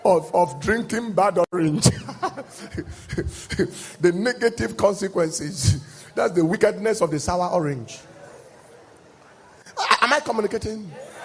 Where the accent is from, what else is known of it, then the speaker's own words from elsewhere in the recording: Benue, Nigeria; I'm from Benue State too.